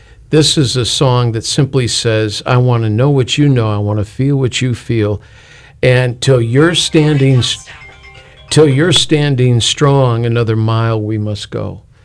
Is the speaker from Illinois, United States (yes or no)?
yes; Chicago, Illinois, United States; I grew up in Chicago, so this was personal.